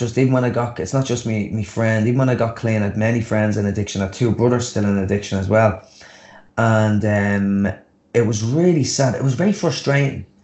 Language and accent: English; Dublin, Leinster, Ireland; also born or lived in Canada; We moved home from Canada. We moved to a sort of poor area in Blanchardstown in Dublin city.